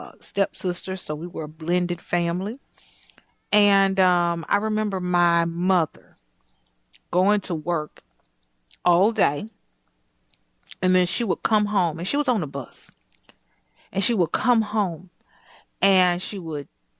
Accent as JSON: {"language": "English", "town": "Houston", "region": "Texas", "country": "United States", "tie": "born or raised there", "said": "I just remember as a child growing up in Houston, Texas, in Fifth Ward, in the Kelly Court Projects, to be specific. We were in subsidized housing."}